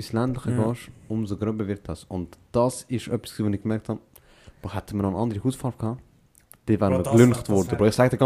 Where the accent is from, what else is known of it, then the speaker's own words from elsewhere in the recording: Switzerland; ich bin Schweizer, ich mache für Schweizer.